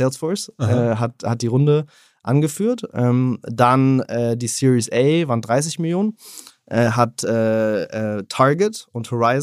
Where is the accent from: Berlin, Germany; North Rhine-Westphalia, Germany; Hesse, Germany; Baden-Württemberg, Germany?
Berlin, Germany; also born or lived in Switzerland; Ich bin ursprünglich Berliner